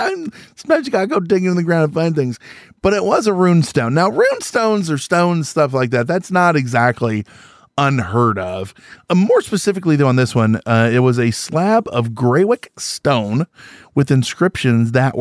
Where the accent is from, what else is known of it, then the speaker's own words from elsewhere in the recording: Illinois, United States; I grew up in Central Illinois. It's all farming.